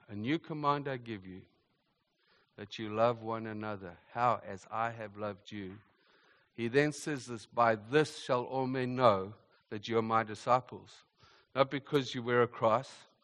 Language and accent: English; South Africa; I grew up in South Africa